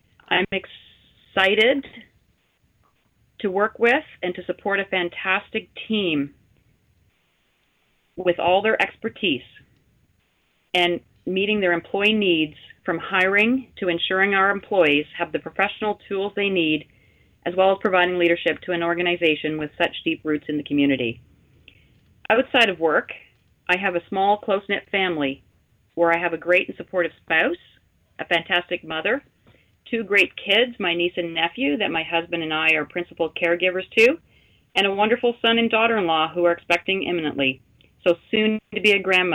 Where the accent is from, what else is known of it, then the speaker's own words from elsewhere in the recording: Ontario, Canada; I was born and raised here in the Ottawa Valley, so I'm very proud of my roots and to be able to give back to the community that has given me so much. Growing up, I grew up here in the Valley on a family farm